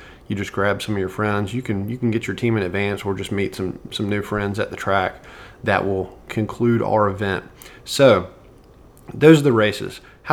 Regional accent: Charlotte, North Carolina, United States; I grew up in Charlotte, went to Carolina, so I grew up at the Charlotte Tuesday night track meets.

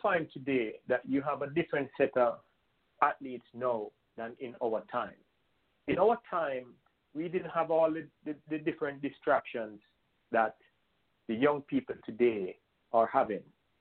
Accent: Jamaica; I am Jamaican, 100% Jamaican

